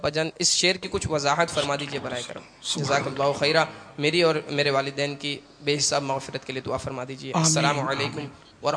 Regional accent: Karachi, Sindh, Pakistan; میرا تعلق باب المدینہ کراچی سے ہے،

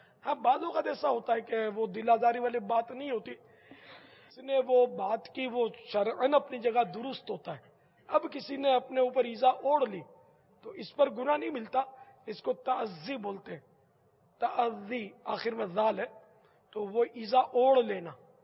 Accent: Karachi, Sindh, Pakistan; born there; میں تو بڈھا ہو گیا, شروع سے میں تو دیکھتا رہا ہوں کہ میری تو پیدائش پاکستان کی ہے, کراچی میں باب المدینہ میں پیدا ہوا ہوں.

